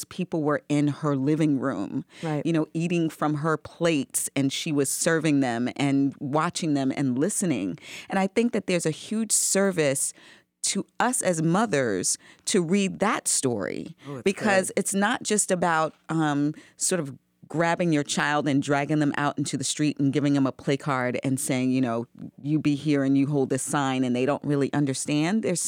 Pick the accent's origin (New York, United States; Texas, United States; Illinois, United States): New York, United States; So I'm from New York originally, and Herbert Dautry was one of those icons that if you're a New Yorker